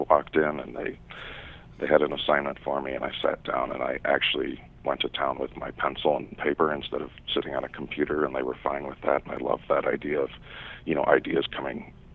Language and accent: English; Gary, Indiana, United States; born there; now in Chicago, United States; I was born in Gary, Indiana.